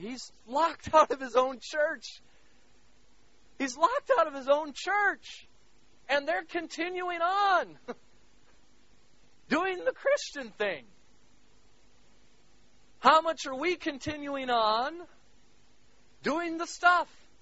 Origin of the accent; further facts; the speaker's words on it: United States; I grew up in the States.